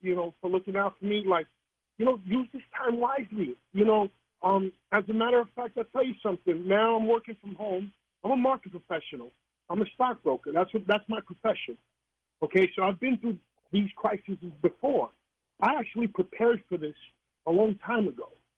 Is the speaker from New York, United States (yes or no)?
yes; New York City, New York, United States; I've been shot at. I'm from New York City.